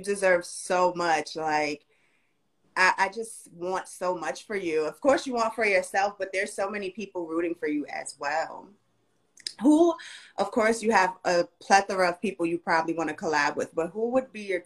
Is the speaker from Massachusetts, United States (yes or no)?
no; Bronx, New York, United States; Listen, I'm from the Bronx, so we're going to keep it official, all right?